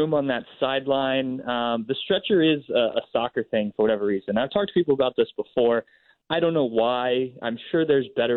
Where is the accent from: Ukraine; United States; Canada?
United States; Upper Arlington, Ohio; They've got one in Upper Arlington, which I grew up in Upper Arlington, so I grew up eating Tommy's.